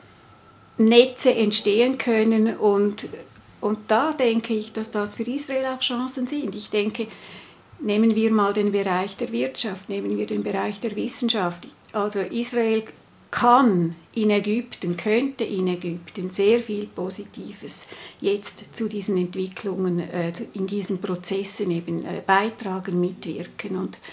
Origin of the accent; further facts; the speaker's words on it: Switzerland; als Schweizerin, die stolz ist auf unseren Rechtsstaat